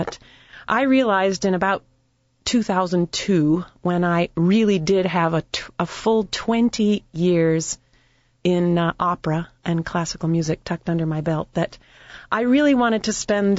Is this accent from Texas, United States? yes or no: no; Ohio, United States; My dream when I was growing up in Ohio was to join the Cleveland Orchestra